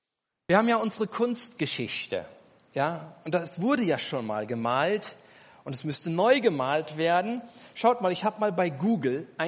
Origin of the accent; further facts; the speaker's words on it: Germany; Ich bin in Deutschland aufgewachsen, wie viele von euch